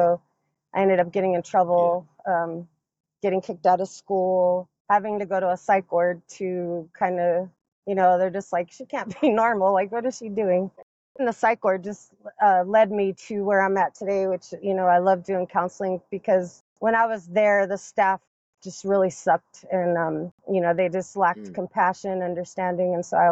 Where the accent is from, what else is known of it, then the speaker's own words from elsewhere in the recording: Denver, Colorado, United States; also born or lived in New Jersey; So I grew up in Denver, moved here when I was three from New Jersey.